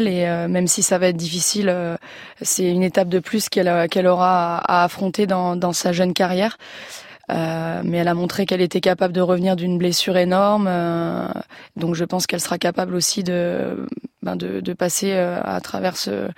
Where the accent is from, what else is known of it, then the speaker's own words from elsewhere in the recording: France; Je suis française et j'ai envie que la France fasse un super parcours